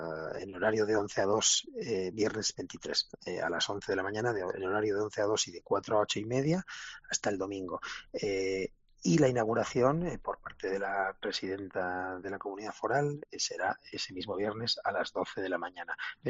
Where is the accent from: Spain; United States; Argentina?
Spain; Navarre; Navarra y los navarros somos, junto con catalanes, vascos y madrileños, las comunidades, digamos, donde tenemos más tradición viajera.